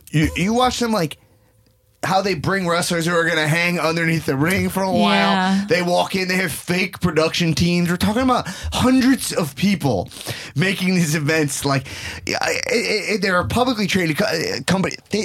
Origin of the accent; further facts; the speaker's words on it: New York, United States; We're from New York. The same place.